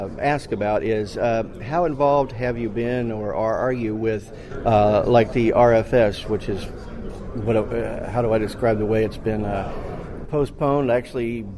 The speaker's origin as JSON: {"language": "English", "region": "Florida", "country": "United States", "tie": "born or raised there", "said": "My home state of Florida"}